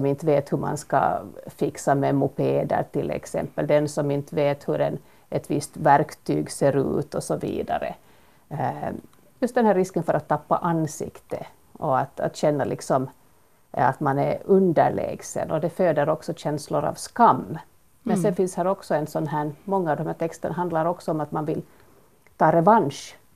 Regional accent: Uusimaa, Finland; Ja, jag är nylänning

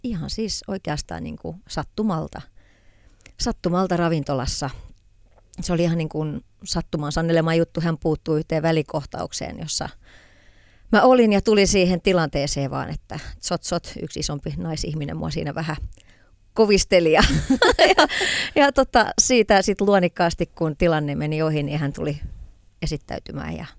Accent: Rauma, Satakunta, Finland; Mä oon Raumalta kotosi, joo.

